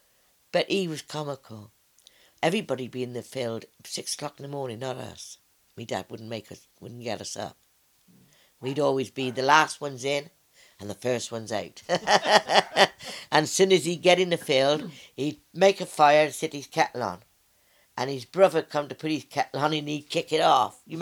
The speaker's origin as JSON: {"language": "English", "town": "Gloucester", "region": "South West England", "country": "United Kingdom", "tie": "born there", "said": "I was born in Gloucester."}